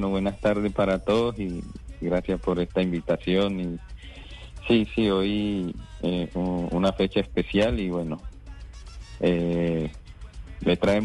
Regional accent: Villarrica, Cauca, Colombia; vivía en Villarrica con mi madre y la concentración quedaba al norte de Cali. Y me despedí de mi mamá en mi pueblo

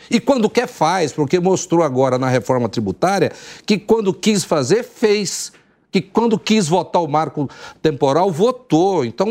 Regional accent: Brazil; eu como brasileiro e como governador, torço para que haja qualidade no debate.

